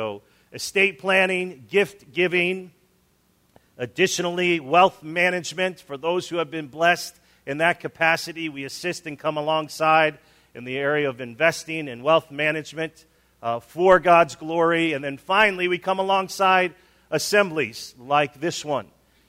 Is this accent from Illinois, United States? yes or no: yes; Chicago, Illinois, United States; I grew up in Chicago.